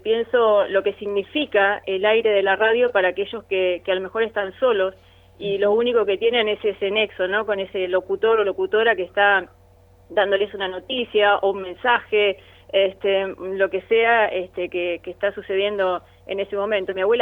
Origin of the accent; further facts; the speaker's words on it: Irene, Buenos Aires Province, Argentina; also born or lived in Tres Arroyos; octubre de 1968, con una partera, según me contó mi mamá. En esa época, bueno, nosotros nos criamos en el campo, en un pueblo que se llama Irene.